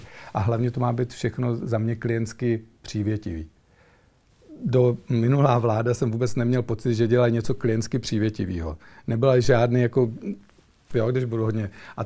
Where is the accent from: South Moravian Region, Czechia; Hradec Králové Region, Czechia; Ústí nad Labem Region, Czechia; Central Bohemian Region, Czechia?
Hradec Králové Region, Czechia; Hronov